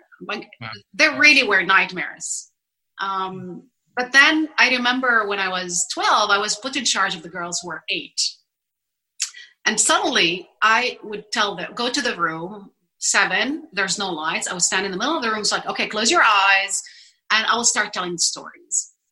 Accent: Jerusalem, Palestine; also born or lived in Haifa; I want to touch on growing up in East Jerusalem, but outside the walls, because that actually can explain Haifa different and more. So between age 5 and 18, I lived all my weekdays, except the summer where I go to Haifa, in the orphanage.

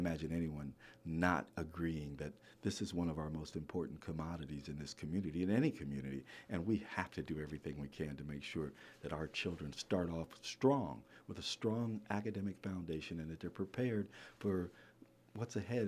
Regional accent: Columbus, Ohio, United States; because where I grew up, and I'm from Columbus, Ohio, I have two wonderful women that were just the strength of my family, my mother and my grandmother.

